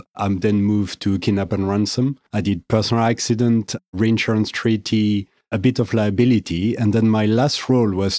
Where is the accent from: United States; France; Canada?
France; accent: French; English is a second language; now in London, United Kingdom; it's not Belgium, it's not Switzerland, it's France.